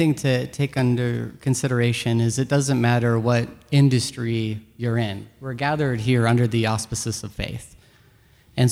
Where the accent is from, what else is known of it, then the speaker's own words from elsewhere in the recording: Minot, North Dakota, United States; also born or lived in Grand Forks, United States; I was born in Minot, North Dakota. Lived there up until my first year of high school, moved to Grand Forks, North Dakota, went to the Harvard of the North, UND, then came here.